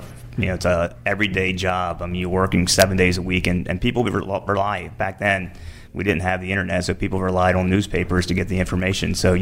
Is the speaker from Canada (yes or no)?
no; Dundalk, Maryland, United States; Originally from Dundalk, Maryland.